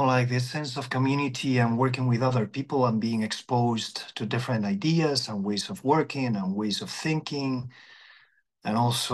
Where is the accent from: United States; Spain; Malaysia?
Spain; moved away; I'm originally from Spain, and that is my background.